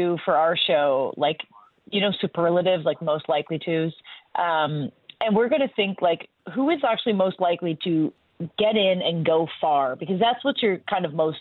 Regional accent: Canada; because obviously as a Canadian, I, you know, obsessed

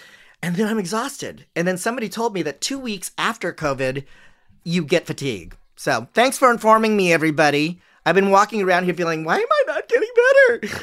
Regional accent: Philippines; English is a second language; And it's strange for me as a Filipino to watch Filipino drag queens being celebrated and being lauded and being out in the open and happy, because that's not the world I grew up in.

